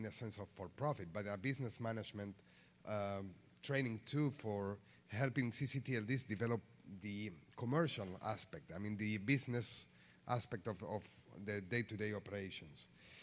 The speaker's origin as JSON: {"language": "English", "country": "Argentina", "said": "because I'm from Argentina and I work in this particular region."}